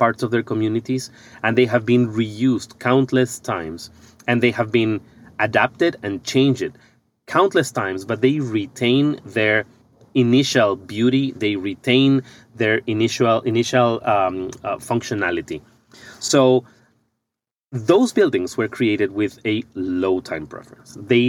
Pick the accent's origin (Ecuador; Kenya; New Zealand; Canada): Ecuador; moved away as an adult; now in United States; when I came to the U.S. in 2016, I'm originally from Ecuador.